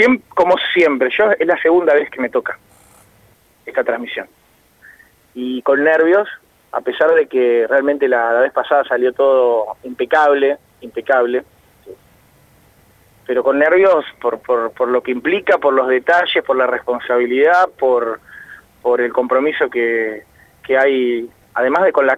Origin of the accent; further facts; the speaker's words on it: Buenos Aires, Argentina; born there; now in Tierra del Fuego, Argentina; Yo soy nacido en Buenos Aires, en Capital, vivo en Tierra del Fuego ahora 15 años